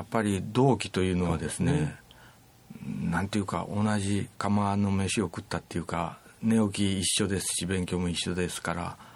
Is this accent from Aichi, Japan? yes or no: yes; Inabu, Aichi, Japan; 豊田市といってもですね、以前は東鴨郡、もっと前は北設楽郡なんですけど稲部町というところで、平成17年に豊田市に合併したもんですから